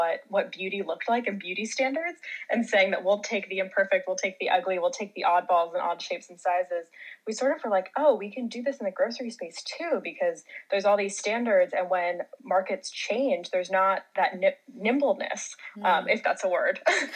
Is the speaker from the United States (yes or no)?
yes; California, United States; I mean, growing up in California, it's funny. I just moved back here and I haven't been back in, you know, over 10 years.